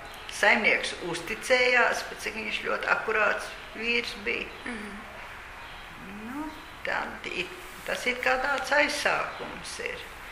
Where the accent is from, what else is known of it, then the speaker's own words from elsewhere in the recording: Kurzeme, Latvia; also born or lived in Bišiela; Mani vecāki izgāja, izbrauca uz Liepājas pusi. Liepājas pusē kaut kur mēs nodzīvojām līdz 1964. gadam.